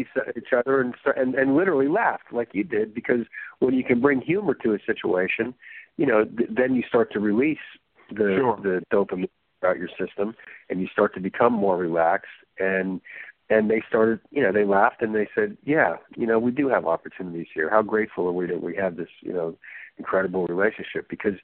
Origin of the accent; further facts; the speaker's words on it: New Jersey, United States; Because I grew up in New Jersey, and because of baseball, you know, baseball had, you know, Jackie Robinson had already been in.